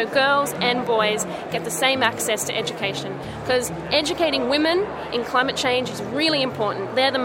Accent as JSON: {"language": "English", "town": "Canberra", "region": "Australian Capital Territory", "country": "Australia", "said": "I'm from Canberra in Australia."}